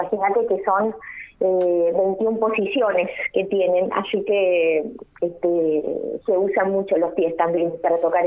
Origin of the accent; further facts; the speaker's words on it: Córdoba, Argentina; also born or lived in Europe; yo soy cordobesa